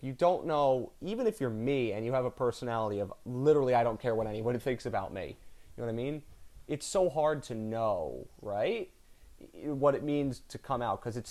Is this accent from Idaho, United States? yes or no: no; New Jersey, United States; I'm from New Jersey and inherently cynical because we are all born. We are all born by saying in New Jersey, geez, could have been worse.